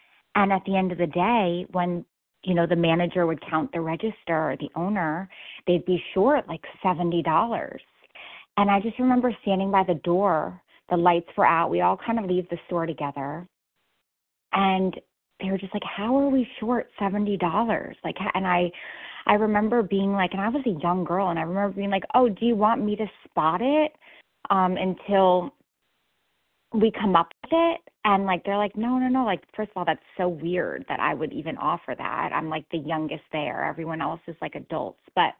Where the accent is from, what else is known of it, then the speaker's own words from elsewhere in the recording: New York, United States; I'm from New York, and there's only one of them, so it's not a chain.